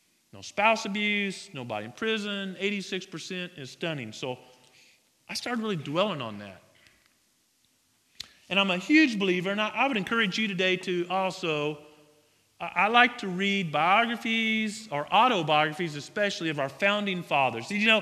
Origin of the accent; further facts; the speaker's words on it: Branson, Missouri, United States; I'm from Branson, Missouri. Anybody been to Branson, Missouri? Know of Branson's? All right. Yeah. Southern Missouri, Ozark Mountain area. We're a cool little town, about 12,000 people